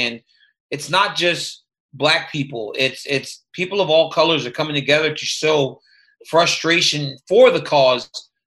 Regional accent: Louisiana, United States; in Louisiana. I remember, I think David Duke had a television show on a public access station on TV every week in my hometown.

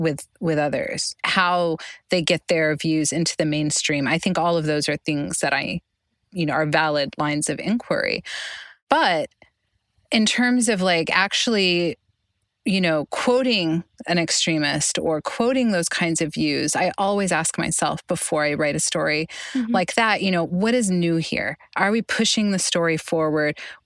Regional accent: Oklahoma, United States; Right now in several states, my home state, Oklahoma, being, you know, among them

